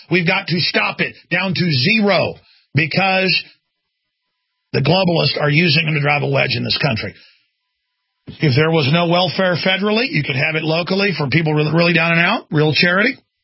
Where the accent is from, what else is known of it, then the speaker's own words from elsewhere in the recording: United States; I mean, I'm as American as it gets, okay? Up one side and down the other. Pilgrim's Progress, baby, that's me. Pilgrim all the way, one side and down the other. And I, both sides of my family.